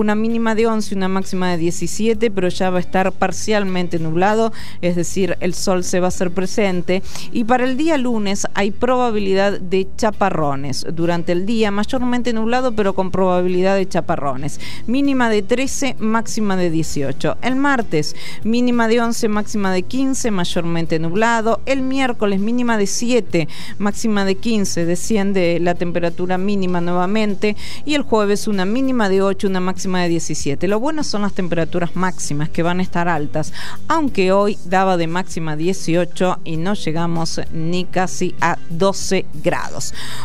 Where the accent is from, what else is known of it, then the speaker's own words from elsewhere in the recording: Carlos Casares, Buenos Aires Province, Argentina; yo soy de Carlos Casares, provincia de Buenos Aires